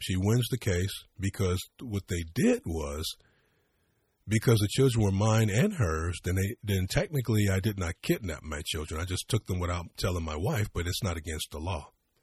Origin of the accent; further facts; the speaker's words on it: United States; I'm an American. I never had plans to stay for the rest of my life in Germany. I want my children to be raised in America.